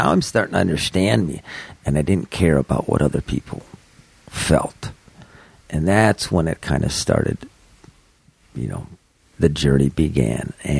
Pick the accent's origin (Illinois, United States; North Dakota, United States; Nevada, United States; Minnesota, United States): Minnesota, United States; So, born and raised in Minnesota, Catholic, altar boy, went to Catholic grade school, went to a public junior high, public high school